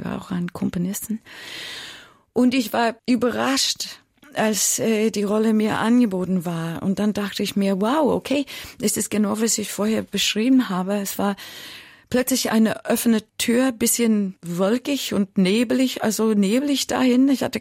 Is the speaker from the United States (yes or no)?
yes; United States; German is a second language; sind Ikonen für mich als Amerikanerin.